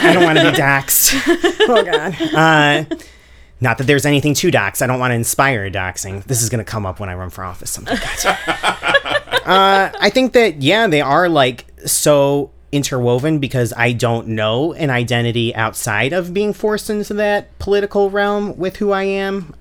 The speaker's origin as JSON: {"language": "English", "town": "Chicago", "region": "Illinois", "country": "United States", "tie": "born or raised there", "also_born_or_lived": "New Jersey", "accent": "Chicago", "said": "I was born out in New Jersey. Lived there for a minute. They came back. I was fully intending on leaving as soon as I went to college. But I went to New York, did an NYU tour, and they were like, oh, your Chicago accent."}